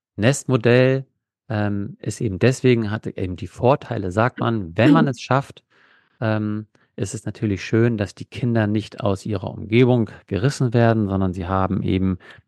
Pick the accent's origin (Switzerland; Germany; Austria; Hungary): Germany; Northern Germany; Ich komme ja übrigens aus dem Norden.